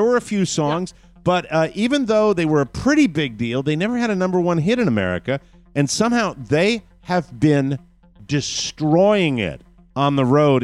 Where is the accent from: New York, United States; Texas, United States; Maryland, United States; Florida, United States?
Florida, United States; have two more dates left on their current tour right here in my home state, Orlando and Fort Lauderdale.